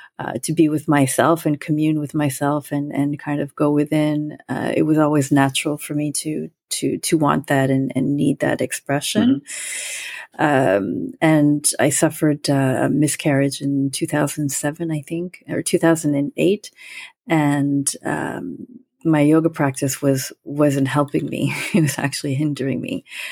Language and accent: English; Bangladesh; moved away; And I am from Bangladesh. I was an orphan in Bangladesh right after the time that it became independent from Pakistan and in the mid-70s.